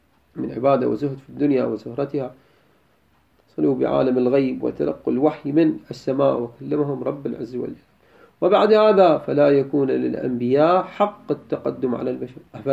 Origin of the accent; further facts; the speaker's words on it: Iraq; هذا أنت عبالك بس عندنا بالعراق